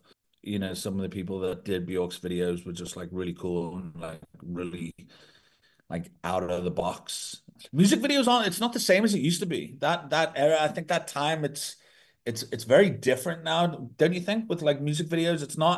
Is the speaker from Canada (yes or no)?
no; England, United Kingdom; Growing up in England and trying to, you know, put stuff out in England, it was really hard. And every time I came on holiday, because I've got family here, every time I came on holiday to South Africa, I always got work.